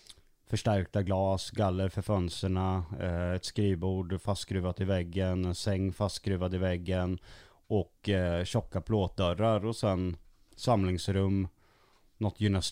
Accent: Motala, Östergötland, Sweden; born there; Jag är född på Motala lasarett.

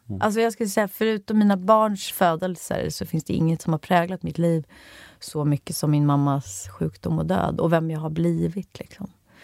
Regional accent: Rotebro, Stockholm County, Sweden; För jag är uppvuxen i Rotebro. Det är liksom inte Östermalm. Men alla tror alltid att jag är så här överklass.

